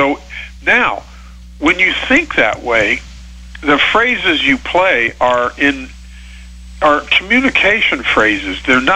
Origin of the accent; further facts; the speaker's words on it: Decatur, Illinois, United States; I had a great teacher back in my hometown of Decatur, Illinois.